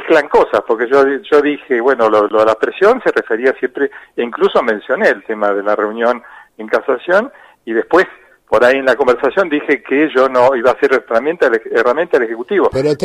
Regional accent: Buenos Aires Province, Argentina; now in La Plata, Argentina; hace 15 años que vivo en La Plata, yo soy claro, oriundo del Gran Buenos Aires.

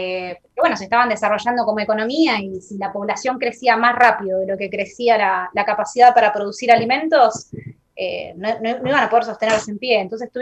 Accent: La Plata, Buenos Aires Province, Argentina; yo nací en el Mondongo. Viví 22 años ahí. Y después nos mudamos con mi mamá a Tolosa.

